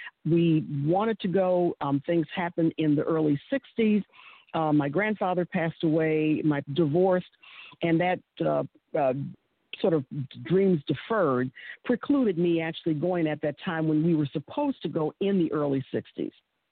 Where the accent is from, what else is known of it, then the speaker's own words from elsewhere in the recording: Michigan, United States; I'm African-American. She's white. She's from West Virginia originally. I'm from Michigan originally.